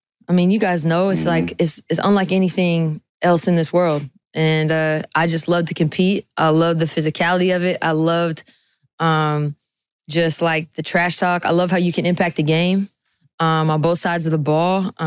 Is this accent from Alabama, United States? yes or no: no; Poway, California, United States; born there; I was born in Poway, California. I went to school in La Jolla.